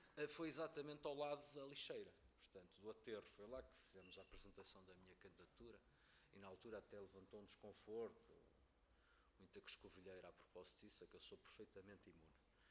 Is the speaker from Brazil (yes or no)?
no; Valongo, Norte, Portugal; eu vivo, sou de Valongo, vivo em Valongo